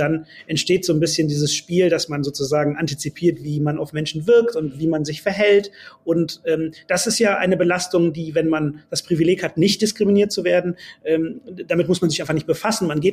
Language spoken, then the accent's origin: German; Bonn, North Rhine-Westphalia, Germany; born there; ich bin ja, wie gesagt, in Bonn geboren. Mein Vater kam aus Nigeria nach Deutschland, meine Mutter aus Frankreich, die haben sich hier getroffen. Natürlich bin ich made in Germany